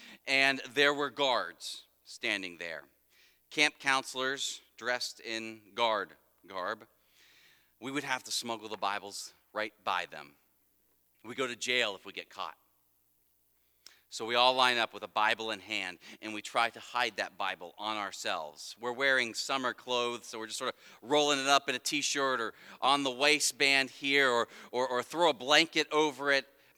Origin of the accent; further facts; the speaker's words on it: Cincinnati, Ohio, United States; attended a week-long summer day camp at, as it was called, at College Hill Presbyterian Church in my hometown of Cincinnati, Ohio.